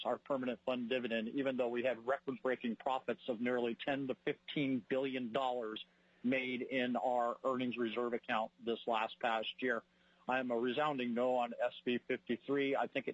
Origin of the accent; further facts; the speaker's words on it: Big Lake, Alaska, United States; I'm from Big Lake.